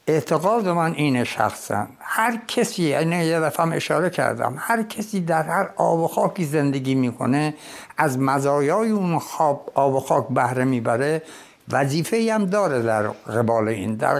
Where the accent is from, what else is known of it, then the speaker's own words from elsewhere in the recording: Iran; من اهل ایرانم، من اونجا بزرگ شدم، حامل پرچمش بودم تو میادین بزرگ جهان